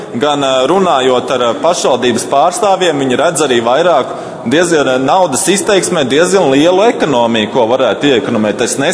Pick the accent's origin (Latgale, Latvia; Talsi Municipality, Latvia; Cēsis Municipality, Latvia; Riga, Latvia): Cēsis Municipality, Latvia; Cēsis; Pats esmu no Cēsīm, tāpēc man arī ir viedoklis par Cēsu novadu